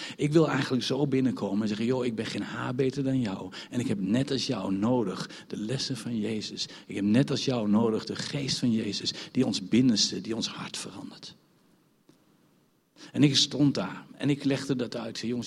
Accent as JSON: {"language": "Dutch", "country": "Netherlands", "said": "ik ben een Makamba. Ja, ik ben een Nederlander. En misschien mag ik dat zeggen als gelovige."}